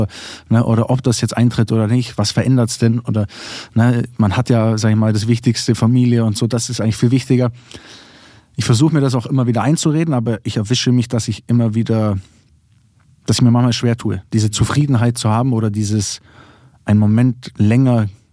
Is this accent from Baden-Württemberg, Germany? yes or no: no; Bavaria, Germany; wir kommen aus Allgäu, wenn wir am Ende noch unseren Dialekt mit reinschreiben, dann versteht man gar nichts mehr.